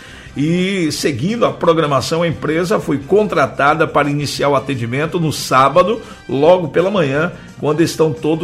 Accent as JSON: {"language": "Portuguese", "town": "Lagoa Encantada", "country": "Brazil", "said": "sou da Lagoa Encantada. Queria saber que dia vai chegar merenda pra escola."}